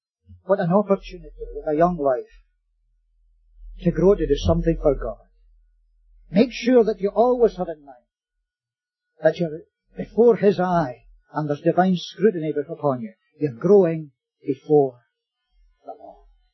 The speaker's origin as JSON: {"language": "English", "region": "Scotland", "country": "United Kingdom", "said": "I would say to advise you to sell them if you can get, being a Scotsman, sell them if you can get some money for them."}